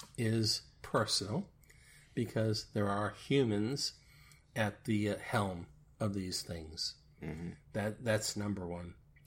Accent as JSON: {"language": "English", "country": "United States", "said": "one of the most amazing things for me personally, as an American, in this case, going to London"}